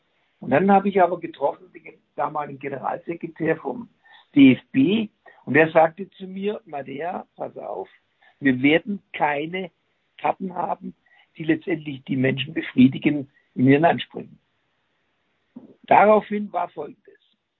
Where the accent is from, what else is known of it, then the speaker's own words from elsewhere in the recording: Nuremberg, Bavaria, Germany; Ich als Nürnberger habe auch in München gesagt